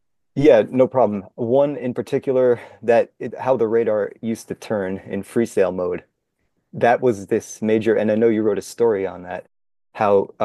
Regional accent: Southampton, New York, United States; No, I'm from Southampton Town, closest to Riverhead, and I live technically in Southampton, but I went to Riverhead schools

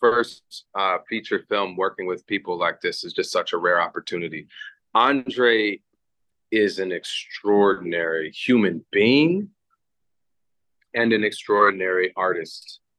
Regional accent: Michigan, United States; It was filmed in New Jersey, but I grew up in Michigan.

